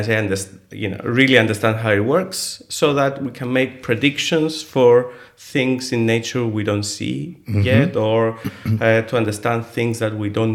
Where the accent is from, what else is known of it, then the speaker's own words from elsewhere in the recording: Nicosia, Nicosia District, Cyprus; also born or lived in Athens, Greece; I grew up in Lefkosia, in the center of Nicosia, and then I went to Greece to study physics, and I was there for 12 years.